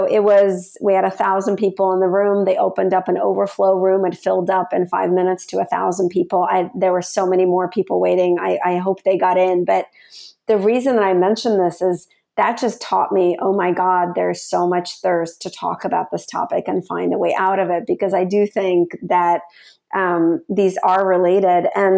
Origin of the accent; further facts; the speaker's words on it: United States; this gift that my parents gave me of growing up in America and being able to build my life here.